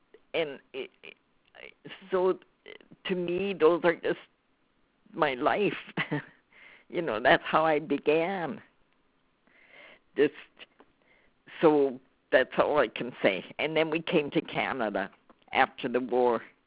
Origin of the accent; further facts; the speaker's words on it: Sweden; I was born in Sweden. I'm Swedish.